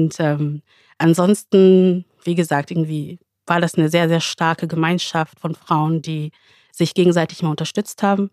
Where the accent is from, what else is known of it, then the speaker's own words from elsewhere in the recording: Wanne-Eickel, North Rhine-Westphalia, Germany; also born or lived in Kenya; bin in Kenia geboren und in Vaneikel aufgewachsen, im Ruhrpott.